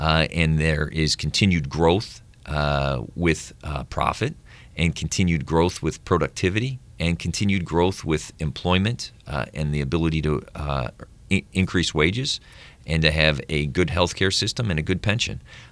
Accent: Hammond, Indiana, United States; I grew up at West Beach. Me and my friends, I grew up in Hammond.

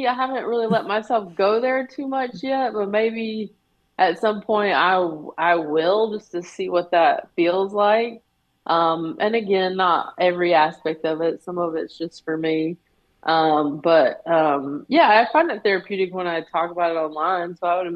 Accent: the South, United States; And being a Southerner too, you know, I want to help with any progress I can in those areas.

